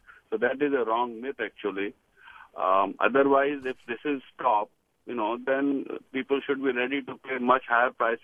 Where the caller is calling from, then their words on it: Mountain View, California, United States; I'm calling from Mountain View.